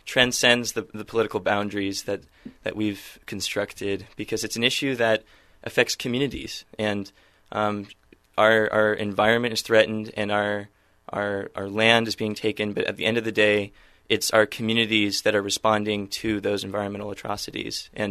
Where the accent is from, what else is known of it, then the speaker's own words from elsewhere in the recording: Ashland, Oregon, United States; I'm from Southern Oregon. I grew up in Ashland, actually up Dead Indian Memorial Road, where the pipeline crosses.